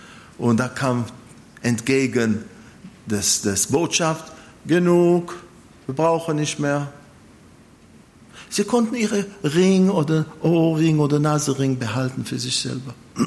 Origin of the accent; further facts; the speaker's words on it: Israel; now in Germany; Ich komme zwar aus Israel, aber in Deutschland versuche ich, deutsch zu sein.